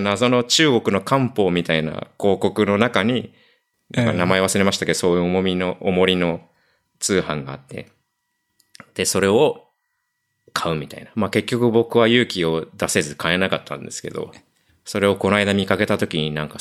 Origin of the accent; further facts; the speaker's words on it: Chiba, Japan; 僕千葉県出身なんですけど、千葉県のすごいヤンキーが多い中学校に通ってたことがあって、